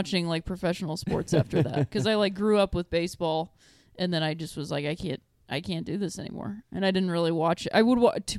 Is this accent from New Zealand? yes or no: no; Akron, Ohio, United States; Cleveland. Los Angeles. I'm from Akron.